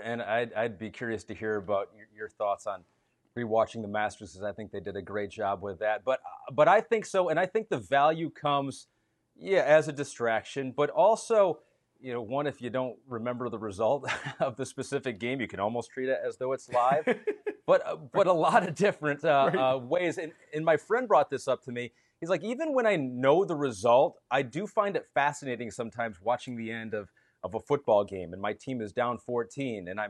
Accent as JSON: {"language": "English", "town": "Grand Rapids", "region": "Michigan", "country": "United States", "tie": "born or raised there", "said": "So I grew up in Michigan, Grand Rapids area"}